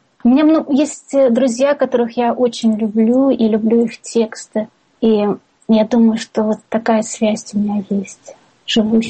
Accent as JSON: {"language": "Russian", "country": "Russia", "moved": "as an adult", "said": "Я приехала сюда из России. Вот я приехала совсем недавно."}